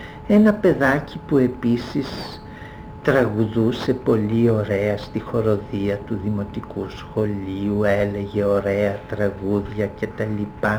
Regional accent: Thessaloniki, Central Macedonia, Greece; δημοτικό σχολείο για πρώτη φορά στη ζωή μου κατάλαβα ότι όλοι εμείς που ζούμε στη Θεσσαλονίκη δεν είμαστε Έλληνες.

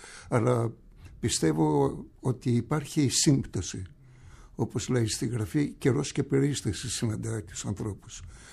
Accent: Agia Varvara, Attica, Greece; και καταλαβαίνω ότι ήμουν Σπανιόλος από τον Αγία Βαρβάρα.

